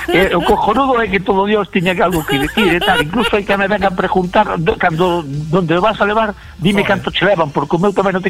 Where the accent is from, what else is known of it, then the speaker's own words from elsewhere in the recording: Esteiro, Galicia, Spain; A ver, eu son de Esteiro, de Muros